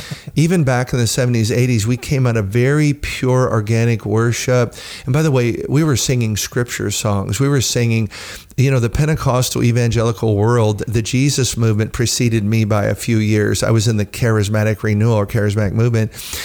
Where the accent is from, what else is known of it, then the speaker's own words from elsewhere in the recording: United States; I want one for America. This is my nation. I'm all American.